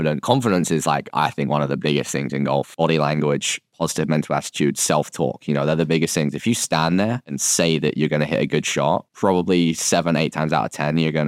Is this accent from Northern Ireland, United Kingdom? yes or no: no; London, United Kingdom; I am from England, from Southeast London.